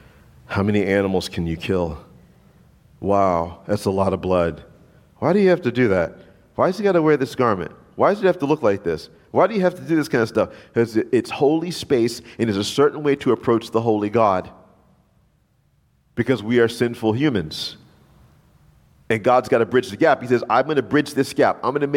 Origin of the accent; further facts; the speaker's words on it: Deep South, United States; living in the Northwest now, a lot of you know I'm from the Deep South